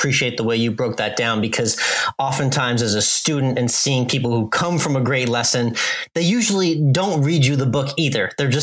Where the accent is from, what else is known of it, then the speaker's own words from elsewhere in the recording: Northeast, United States; now in Texas, United States; I grew up in the Northeast too. I got down to Texas as soon as I could